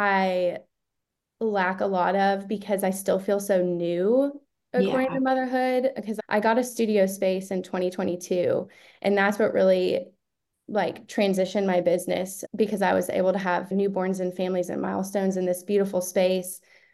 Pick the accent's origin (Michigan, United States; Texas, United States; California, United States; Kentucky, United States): Kentucky, United States; Lexington; I'm from Lexington, Kentucky.